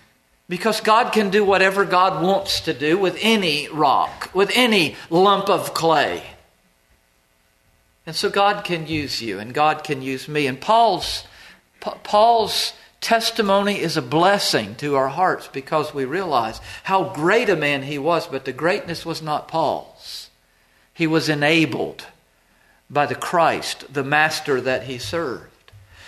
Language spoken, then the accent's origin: English; North Carolina, United States; born there; now in Maine, United States; I'm in Maine, and I was born in North Carolina. I'm here serving the Lord.